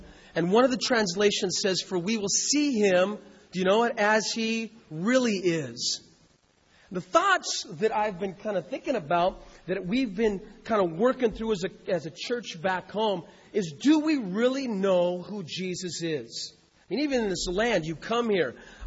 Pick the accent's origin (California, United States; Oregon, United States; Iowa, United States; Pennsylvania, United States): Oregon, United States; Medford; I am from Medford, Oregon.